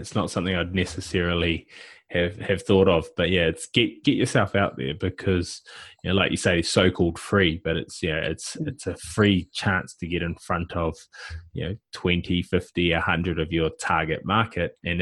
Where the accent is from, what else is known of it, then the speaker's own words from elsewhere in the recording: New Zealand; being a New Zealander